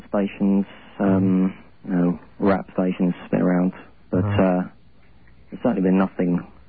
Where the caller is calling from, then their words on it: London, United Kingdom; I'm calling from London, England.